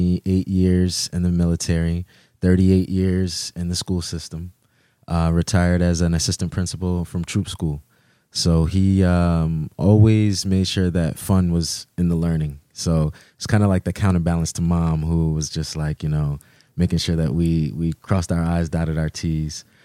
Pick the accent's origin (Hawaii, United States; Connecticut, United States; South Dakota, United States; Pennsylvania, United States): Connecticut, United States; New Haven; Moved around a little bit. Started out in the Hill, grew up in the Hill for most of my life.